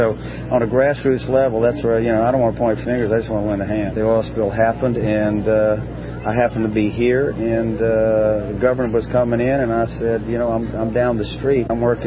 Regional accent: Mobile, Alabama, United States; I grew up in Mobile, and Pensacola was the first Florida I ever saw.

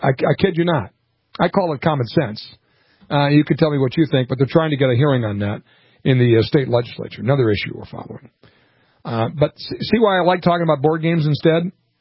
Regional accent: Minnesota, United States; My home state of Minnesota, I weep for you. I absolutely weep for you. This is unbelievable. This is my Minnesota.

